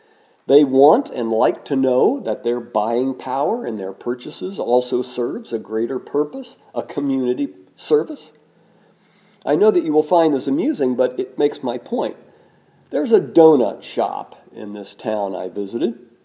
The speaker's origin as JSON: {"language": "English", "region": "Midwest", "country": "United States", "tie": "born or raised there", "said": "Is that because I was raised in the Midwest or because I was the son of a farmer?"}